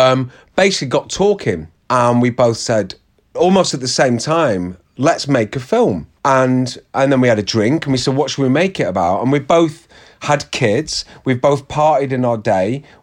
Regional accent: St Annes, North West England, United Kingdom; I was filming in pretty much my hometown. My mum and dad were on my local pier, St. Anne's Pier.

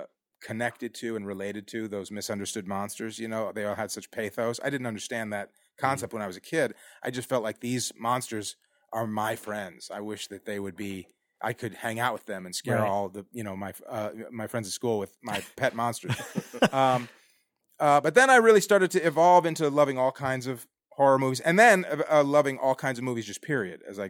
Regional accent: Chicago, Illinois, United States; I grew up in Chicago.

